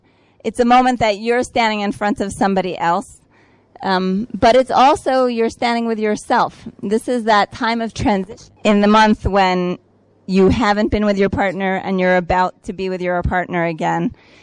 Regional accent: United States; I grew up in the States. I went to Brandeis.

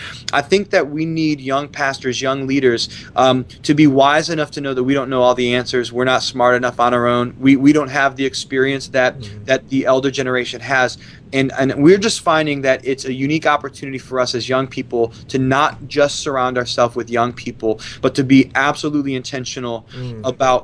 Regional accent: Ohio, United States; And so growing up in Ohio

